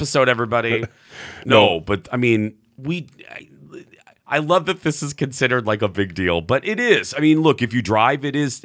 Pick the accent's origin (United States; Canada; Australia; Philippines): United States; Minnesota; He's from Wisconsin, so we can't hate him. We're from Minnesota.